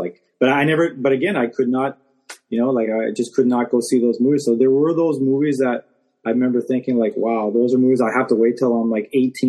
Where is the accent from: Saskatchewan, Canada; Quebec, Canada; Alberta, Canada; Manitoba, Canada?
Manitoba, Canada; Winnipeg; I grew up in Winnipeg, and in the winters there, I don't know if anybody realized, they're like super cold.